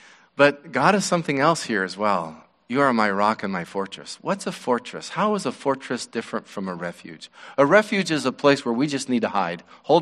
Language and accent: English; Wyoming, United States; Where I was raised in Wyoming, it's the largest national elk refuge in North America.